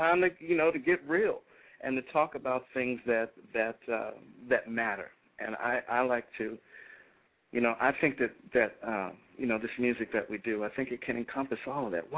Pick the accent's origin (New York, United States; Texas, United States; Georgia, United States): New York, United States; New York City; now in Midwest, United States; I'm originally from New York, grew up in Jamaica, Queens, found my way into the Midwest.